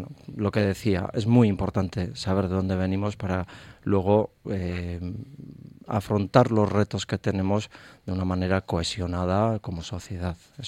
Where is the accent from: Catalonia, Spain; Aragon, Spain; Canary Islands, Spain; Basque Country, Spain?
Basque Country, Spain; el grandísimo reto que tenemos como sociedad vasca para que Euskadi, tanto en Europa como en el mundo, también sepa situarse adecuadamente